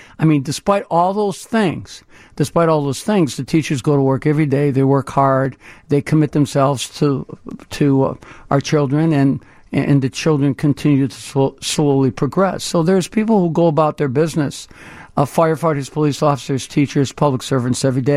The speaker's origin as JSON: {"language": "English", "town": "Chicago", "region": "Illinois", "country": "United States", "tie": "born or raised there", "said": "I grew up in the Roseland community. I went to three public public schools in Roseland, Pullman, Curtis, Fenger."}